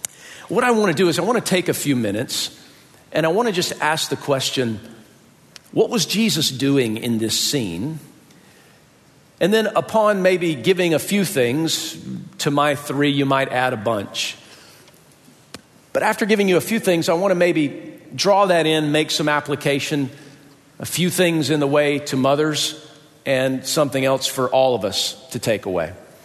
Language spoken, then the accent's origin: English; the South, United States; If I called my mom woman, I'm from the South.